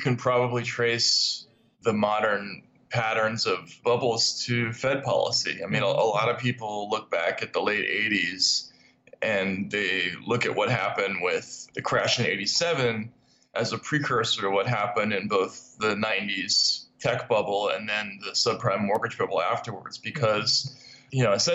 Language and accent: English; Jersey City, New Jersey, United States; I am from Jersey City.